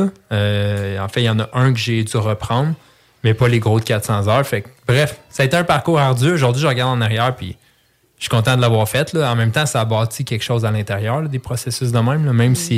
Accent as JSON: {"language": "French", "town": "Candiac", "region": "Quebec", "country": "Canada", "tie": "born or raised there", "said": "Oui, j'habite à Brossard en ce moment. J'ai grandi à Candiac. Fait que, un vrai gars de la rive sud, là."}